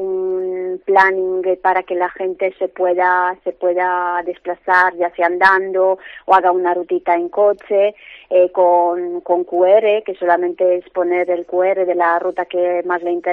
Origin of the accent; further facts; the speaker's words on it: Barcelona, Catalonia, Spain; venimos de Barcelona, por lo tanto no sabíamos mucho de la zona.